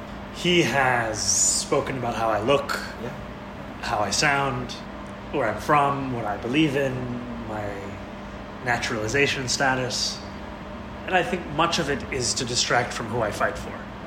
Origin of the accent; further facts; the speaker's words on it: New York, United States; And what I have found as a New Yorker is that the thing New Yorkers hate more than a politician they disagree with is one that they can't trust.